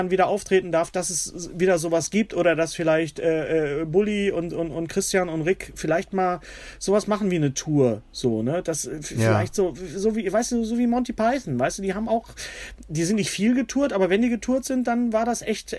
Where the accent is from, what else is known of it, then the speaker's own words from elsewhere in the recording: Bochum, North Rhine-Westphalia, Germany; Wenn ich irgendwo bin und ich sage, ich komme aus Bochum